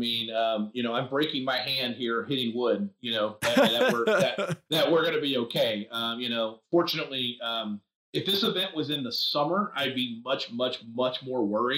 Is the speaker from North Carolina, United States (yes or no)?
yes; Raleigh, North Carolina, United States; There's a hole in my hometown of Raleigh that literally has waves from boats